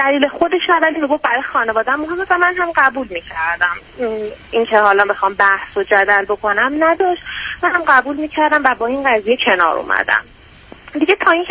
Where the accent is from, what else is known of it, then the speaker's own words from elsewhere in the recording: Iran; moved away as an adult; now in Canada; بله، من از ایران مهاجرت کردم به عنوان اسکیل ورکر.